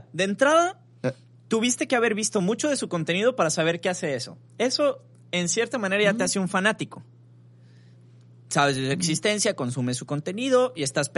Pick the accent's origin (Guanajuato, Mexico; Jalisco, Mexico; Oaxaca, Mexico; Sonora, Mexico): Sonora, Mexico; Ciudad Obregón; born there; now in Culiacán, Mexico; como nací en Obregón, en Cajeme